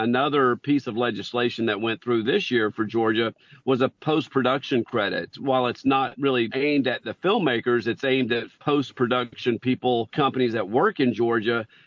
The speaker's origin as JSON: {"language": "English", "country": "United Kingdom", "said": "I don't, but I like it being a Brit as well."}